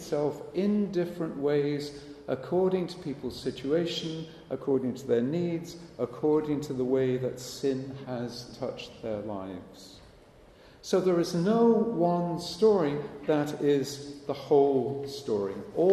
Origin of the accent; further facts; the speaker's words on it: United Kingdom; I grew up in Britain, as you heard last night, and in British schools, when I was a kid about 100 years ago